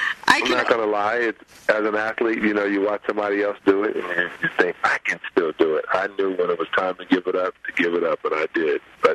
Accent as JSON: {"language": "English", "town": "Brooklyn", "region": "New York", "country": "United States", "tie": "born or raised there", "said": "Yeah, well, I was a Celtics fan growing up in Brooklyn. New York, which was a tough thing to do."}